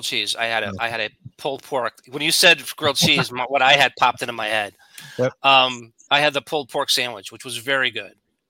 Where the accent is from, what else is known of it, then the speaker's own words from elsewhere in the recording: Northeast, United States; I mean, we're from the Northeast. I can't sleep if it's not like 50 degrees in my bedroom.